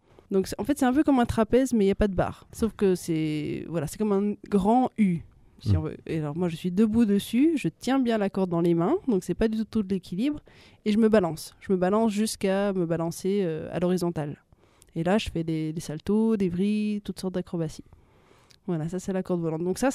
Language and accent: French; Belgium; moi je suis belge, j'ai commencé le cirque il y a très longtemps, quand j'avais 9 ans